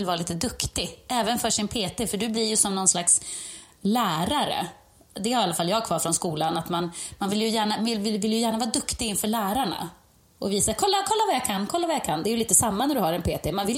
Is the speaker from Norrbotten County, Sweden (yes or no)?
yes; Jokkmokk, Norrbotten County, Sweden; Och jag är ju från Jokkmokk också, jag borde ju klara det där.